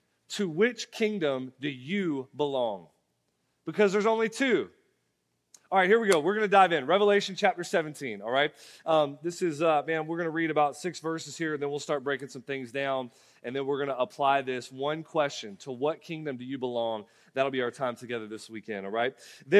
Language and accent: English; Florida, United States; I don't follow a million sports here in North Carolina because I'm from Florida, but I love to follow the Florida sports.